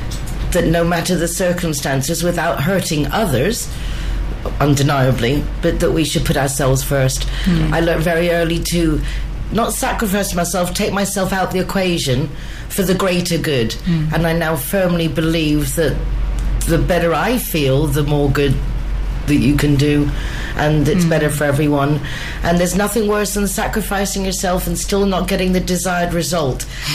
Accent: England, United Kingdom; now in Marbella, Spain; I'm English

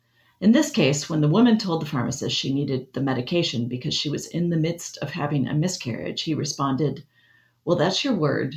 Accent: Michigan, United States; The second story comes from my home state of Michigan

